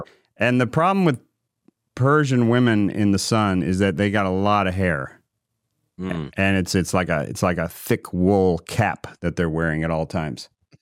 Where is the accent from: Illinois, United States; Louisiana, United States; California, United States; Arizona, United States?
Arizona, United States; Mesa; now in Gilbert, United States; I grew up in Mesa, I now live in Gilbert. I don't know if you know, Rob, I moved back to Arizona like 6 months ago.